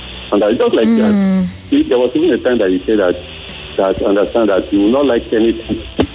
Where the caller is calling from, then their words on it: Lekki, Lagos, Nigeria; I'm calling from Lekki.